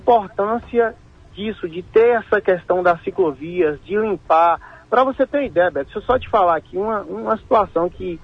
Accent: Vitória da Conquista, Bahia, Brazil; esse é o nosso papel como conquistense, né, como cidadão. Como brasileiro

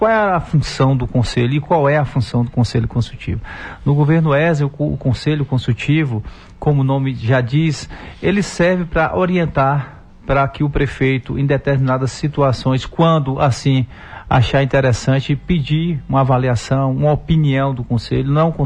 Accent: Vitória da Conquista, Bahia, Brazil; eu sou daqui de Conquista. Conquista tem umas expressões assim que são bem típicas, né? Tipo enrabar.

